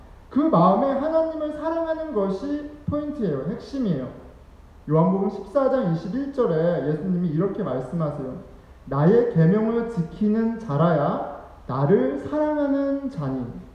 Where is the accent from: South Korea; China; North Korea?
South Korea; 저는 이제 한국 사람이고 한국 남자잖아요.